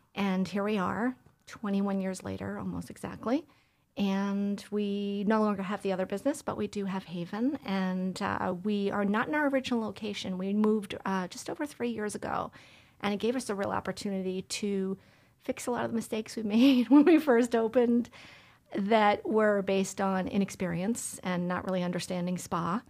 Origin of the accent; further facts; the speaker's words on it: Queens, New York, United States; I was born and raised in Queens